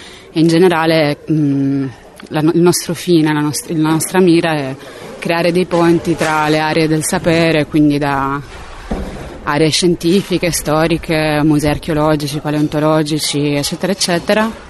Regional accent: Sardinia, Italy; io sono sarda, nata e cresciuta qui, poi sono andata fuori a studiare

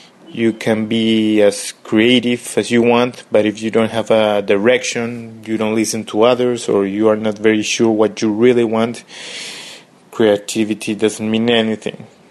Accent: Peru; English is a second language; I come from Peru

